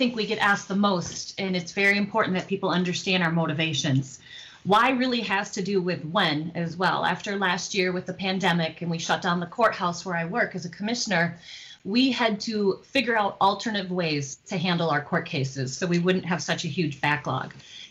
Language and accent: English; Kenosha, Wisconsin, United States; I grew up in Kenosha. My husband grew up in Bristol, and we've settled in Summers to raise our families.